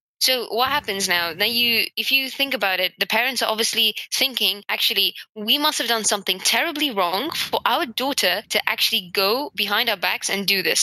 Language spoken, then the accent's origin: English; India; And so are we as Indian people.